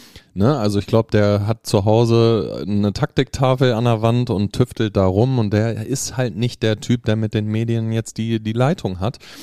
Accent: Hanover, Lower Saxony, Germany; Und ich bin von meiner Geburt an bin ich Hannoveraner

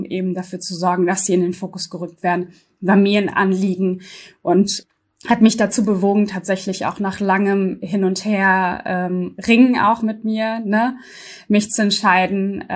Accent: Berlin, Germany; auch in Berlin, sehr immens, auch im Gesundbrunnen und Wedding, da wo ich aufgewachsen bin

